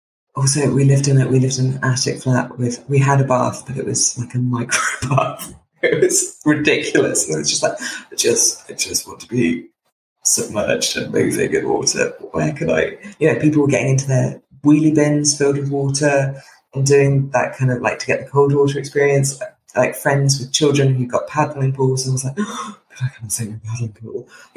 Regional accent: South West England, United Kingdom; now in London, United Kingdom; I grew up in Devon, so I'm very used to being by the sea, but it's obviously, living in London

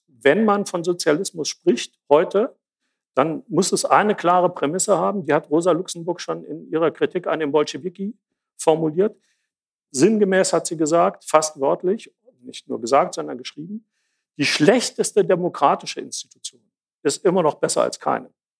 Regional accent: Jena, Thuringia, Germany; Ich komme aus Jena.

